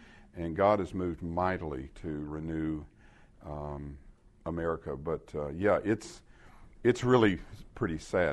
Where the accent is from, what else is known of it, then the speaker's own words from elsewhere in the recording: Arkansas, United States; When I grew up in the South in Arkansas, you would go to a gas station that would have 3 restrooms, men, women, and colored